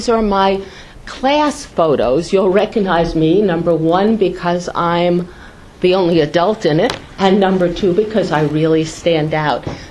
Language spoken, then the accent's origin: English; West Orange, New Jersey, United States; And I'm from West Jersey, West Orange to be specific.